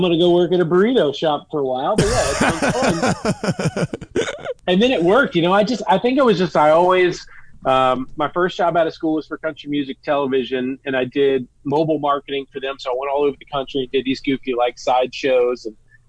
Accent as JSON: {"language": "English", "town": "Birmingham", "region": "Alabama", "country": "United States", "tie": "born or raised there", "said": "So I grew up in Birmingham, Alabama. We didn't have cable"}